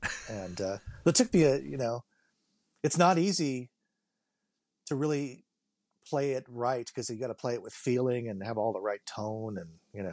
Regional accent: Louisiana, United States; I grew up in Louisiana, and I lived there for about 10 years, from the age of about 7 to 17, and then I moved back there when I was 21, and I was living in the French Quarter

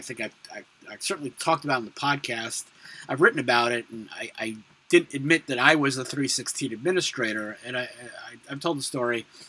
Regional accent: Brooklyn, New York, United States; born there; As I always say, I was born in Brooklyn.

